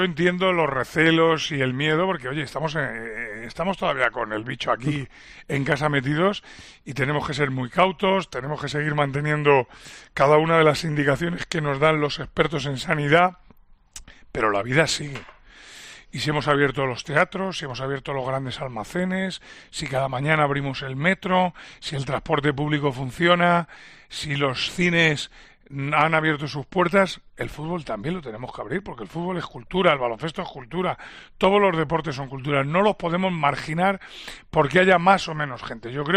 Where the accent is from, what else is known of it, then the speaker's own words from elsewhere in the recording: Spain; como español que soy